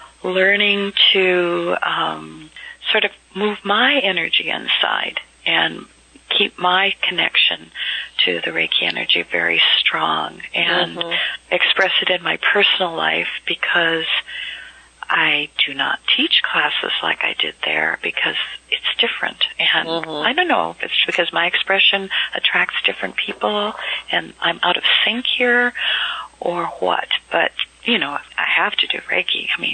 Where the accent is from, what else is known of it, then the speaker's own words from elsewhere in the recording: United States; But I recognize that I'm learning a lot of lessons where I am, and that I am an American, and there are gifts that I give to my own country by being here.